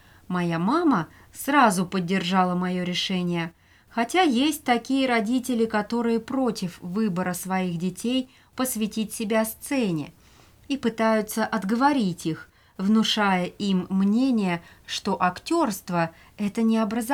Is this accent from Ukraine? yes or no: no; Northern Russia, Russia; born there; now in Moscow, Russia; Родилась я в небольшом городке на севере России. Я мечтала стать актрисой, и в Москву я приехала